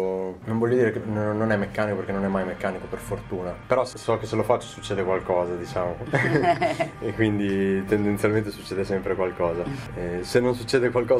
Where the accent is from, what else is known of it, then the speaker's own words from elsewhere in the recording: Ravenna, Emilia-Romagna, Italy; Io comunque sono di Ravenna